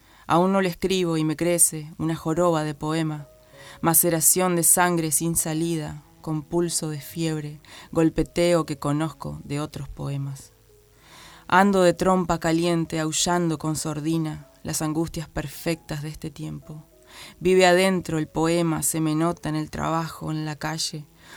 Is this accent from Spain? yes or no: no; Argentina; Como argentinos